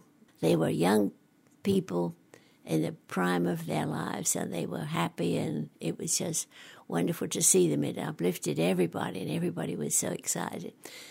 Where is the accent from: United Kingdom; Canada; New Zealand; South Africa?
United Kingdom; London; now in United States; I'm originally from London.